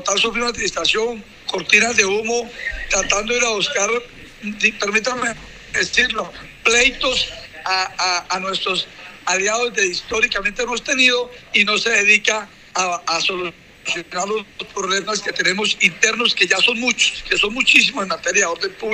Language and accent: Spanish; Colombia; sino nosotros como colombianos